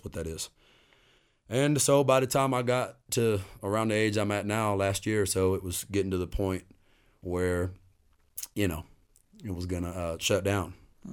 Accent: San Benito, Texas, United States; born there; I was born down in South Texas in a hospital that ain't even there anymore. You know what I mean? San Benito, Texas. That's where I was born, same town as

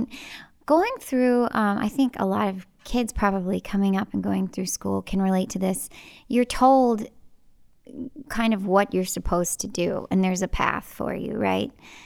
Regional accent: Texas, United States; Right. I'm from Texas.

